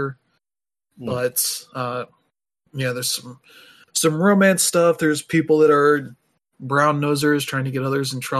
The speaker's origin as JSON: {"language": "English", "country": "United States", "said": "To which, as an American, I'm like, that happens everywhere here."}